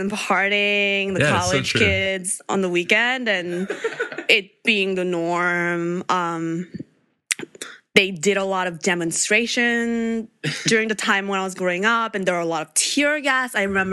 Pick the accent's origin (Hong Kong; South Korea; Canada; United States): South Korea; I grew up in Korea where, you know, people say, oh, you should go do things that would, you know, make you comfortable in the future.